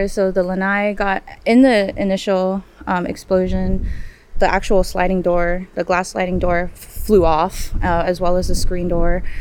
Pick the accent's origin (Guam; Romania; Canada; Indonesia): Guam; So I was born and raised on Guam. We're here temporarily for work.